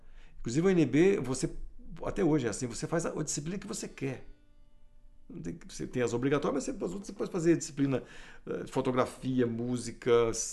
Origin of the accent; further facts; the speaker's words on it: Brasília, Federal District, Brazil; Nunca saí de Brasília para morar em outro lugar, não ser Brasília. E adoro isso aqui.